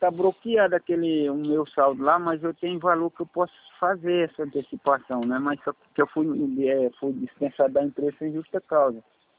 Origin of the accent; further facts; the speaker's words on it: Junqueirópolis, São Paulo, Brazil; Eu sou aqui de Junqueirópolis.